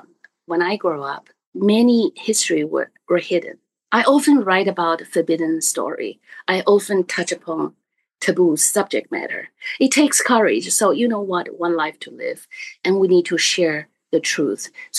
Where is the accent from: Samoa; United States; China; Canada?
China; English is a second language; When I grew up in China, I had environment with private education because our family come from this high intellectual